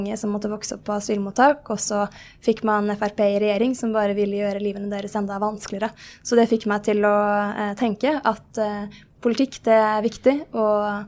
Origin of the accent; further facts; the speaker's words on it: Oppegård, Akershus, Norway; vi er jo begge fra Oppegård da, kommune. Veldig flott sted.